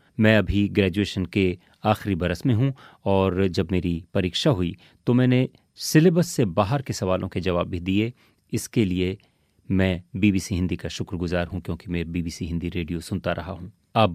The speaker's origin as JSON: {"language": "Hindi", "region": "Rajasthan", "country": "India", "said": "मैं राजस्थान के सीमावर्ती क्षेत्र का रहने वाला हूँ जहाँ पर बिजली इंटरनेट सुविधाएं पिछले 7 साल से ही चल रही हैं।"}